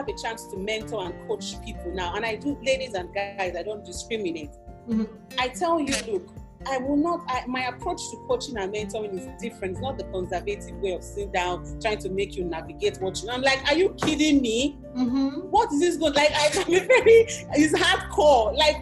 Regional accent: Warri, Delta, Nigeria; I grew up in Warri, right?

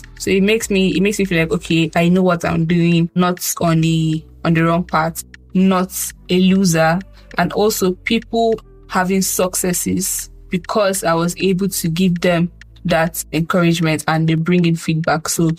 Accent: Nigeria; As a Nigerian from the trenches, cannot relate to bath.

